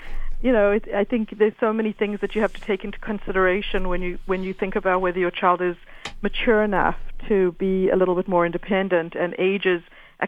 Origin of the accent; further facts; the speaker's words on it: South Africa; whereas when we were growing up, our parents only had, and growing up in South Africa, they didn't even have the news at the end of the day on TV